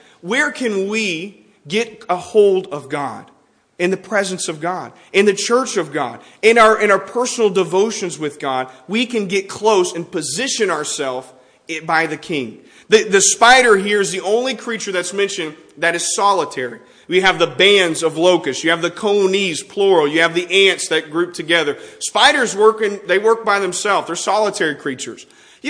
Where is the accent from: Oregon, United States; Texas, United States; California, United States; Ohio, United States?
Texas, United States; Growing up in Texas